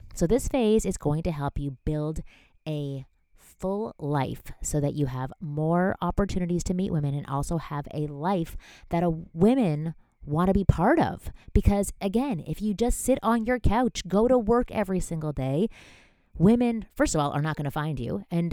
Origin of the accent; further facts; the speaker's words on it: Toronto, Ontario, Canada; moved away as an adult; now in Los Angeles, United States; So when I was 23, I moved out to LA from Toronto, Canada, where I had a network of friends I had known since birth, my family, my routine, really my whole world.